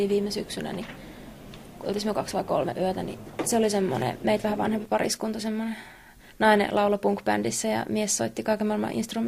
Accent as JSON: {"language": "Finnish", "country": "France", "second_language": "Finnish", "said": "ei meillä Ranskassa tällaista"}